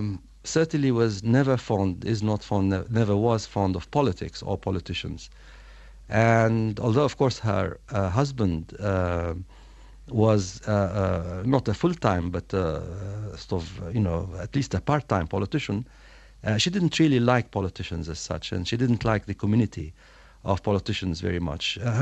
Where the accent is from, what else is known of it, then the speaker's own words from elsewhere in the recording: Jerusalem, East Jerusalem, Palestine; I grew up in Jerusalem, in East Jerusalem, namely the sense that we had been victimized as Palestinians, as a Palestinian people